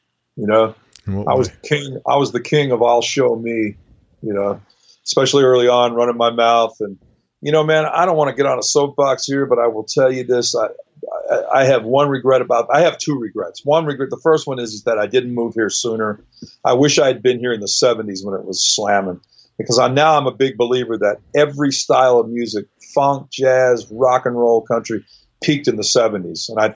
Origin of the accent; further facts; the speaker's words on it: Hawaii, United States; One of the things about growing up in Hawaii is great. It's the downside of growing up musically in Hawaii and also the upside.